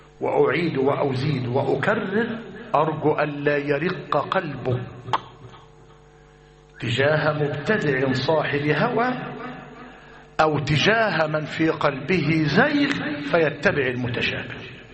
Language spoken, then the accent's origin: Arabic; Egypt; هذا الذي حدث في مصرنا في أوائل الث